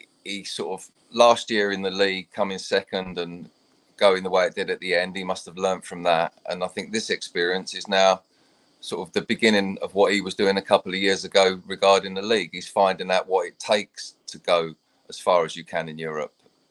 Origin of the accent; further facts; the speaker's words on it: England, United Kingdom; I'd be very proud as an Englishman if they did do that.